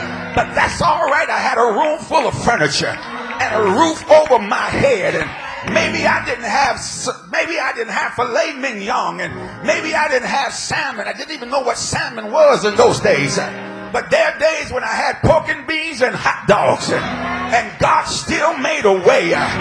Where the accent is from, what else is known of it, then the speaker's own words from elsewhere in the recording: New Jersey, United States; now in Bergen County, United States; But I come from Cumberland County. And if you know anything about Cumberland County is nothing down there. It's one of the poorest counties in the state of New Jersey.